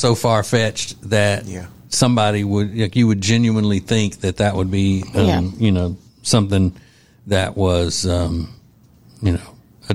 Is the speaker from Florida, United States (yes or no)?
no; Winfield, Louisiana, United States; because there was this old man in my hometown of Winfield, Louisiana.